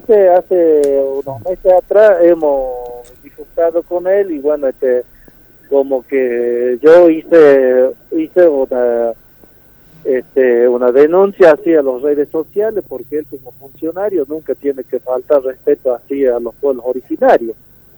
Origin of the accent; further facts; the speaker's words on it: Argentina; también somos argentinos también, como cualquier gente